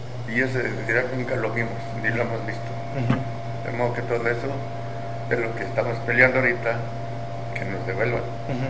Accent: San Luis de Atlán, Mexico; born there; yo nací en San Luis de Atlán. Yo trabajé con mis padres en el campo, en la labor, cuidando animales.

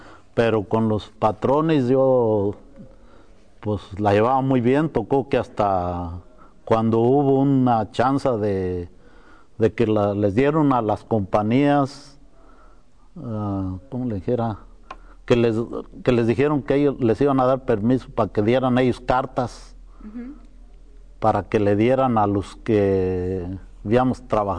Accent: Mexico; moved away; Pero esa ya me la mandaron a México, yo ya estaba allá en mi tierra.

